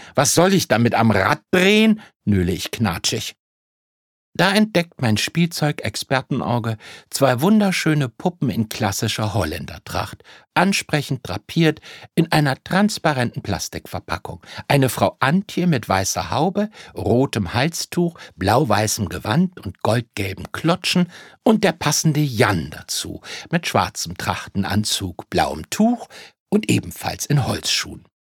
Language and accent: German; Recklinghausen, North Rhine-Westphalia, Germany; now in Amsterdam, Netherlands; Wer will denn bitte wieder zurück nach Recklinghausen? Nichts gegen meine Heimatstadt.